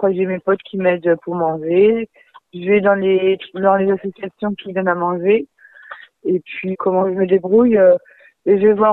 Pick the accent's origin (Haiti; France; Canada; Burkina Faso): France; Pays de la Loire; moved away; j'ai quitté la Vendée pour partir à Paris, je suis vendéenne, moi.